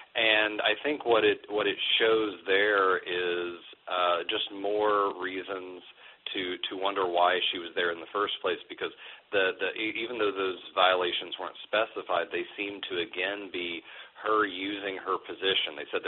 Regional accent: Ohio, United States; now in Michigan, United States; I didn't know till I moved to Michigan, and I grew up in Ohio, so it took to move up to there to figure it out

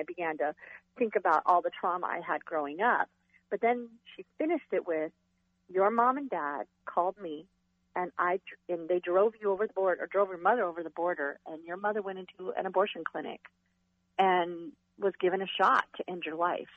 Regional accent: California, United States; also born or lived in Utah; now in Minnesota, United States; I grew up in California. I live in Utah. And then I moved to Minnesota with that marriage.

